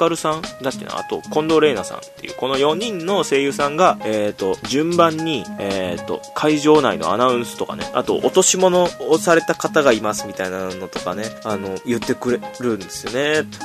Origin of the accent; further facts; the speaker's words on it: Kochi, Japan; もう俺の出身地高知みたいな、うん、高知県がね、あったんですけどね